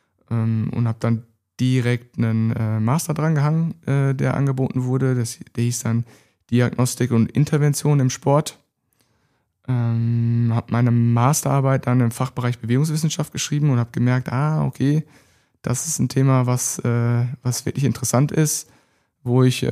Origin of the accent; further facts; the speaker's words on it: Bochum, North Rhine-Westphalia, Germany; Hier in Bochum habe ich das gemacht, bin Bochumer Junge